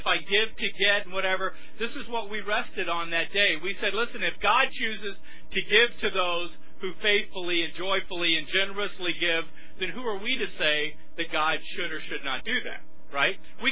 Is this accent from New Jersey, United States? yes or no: no; Texas, United States; born there; I was born in Texas, but we went ahead and joined you all.